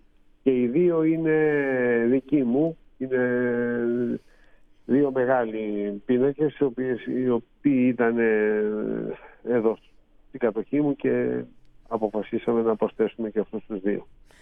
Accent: Greece; Ξέρετε, ανήκω σε μια κουλτούρα, γεννήθηκα εδώ, είμαι Έλληνας και έλαβα την, σαν κληρονομιά, την ελληνική κουλτούρα

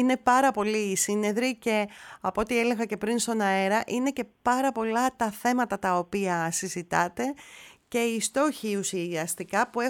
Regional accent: Greece; Βεβαίως οφείλω να ομολογήσω, κύριε Κυριακίδη, ότι και εμείς ως Έλληνες τα τελευταία χρόνια έχουμε αρχίσει και διαπιστώνουμε

